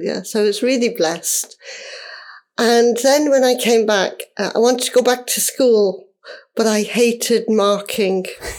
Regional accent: Bolsover, East Midlands, United Kingdom; I'm a presentation sister. I actually come from this parish. I was born and brought up in Bolsover, and I went to the little primary school next door.

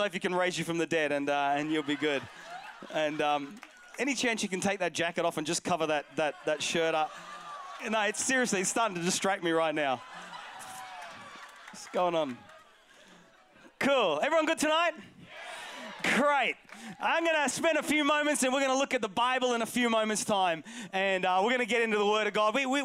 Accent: Australia; accent: Australian; also born or lived in England; now in Manchester, United Kingdom; My accent is not English, it's Australian. I'm born in England. My parents are Welsh. When I was two

